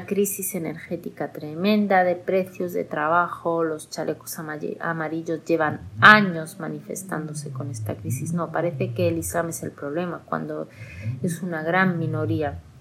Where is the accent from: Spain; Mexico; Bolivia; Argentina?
Spain; Melilla; Yo soy de Melilla, donde la mitad de la población o más de la mitad de la población somos musulmanes